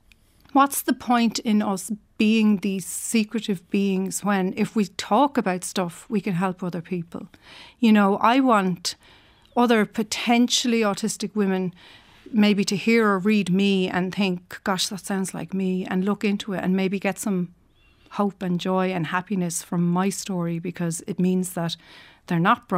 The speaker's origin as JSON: {"language": "English", "country": "Ireland", "tie": "born or raised there"}